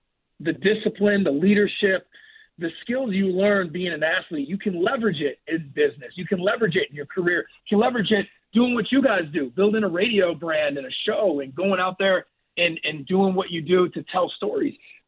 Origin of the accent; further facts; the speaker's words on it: New York, United States; moved away as an adult; now in Birmingham, United States; You know, it's funny. I'm a D2 baseball guy. I'm from New York.